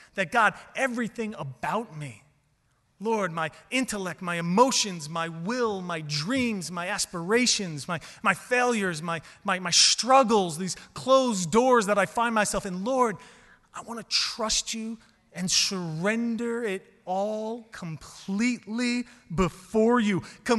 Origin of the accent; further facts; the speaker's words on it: New York, United States; because I'm from New York, and you don't do it till, you know.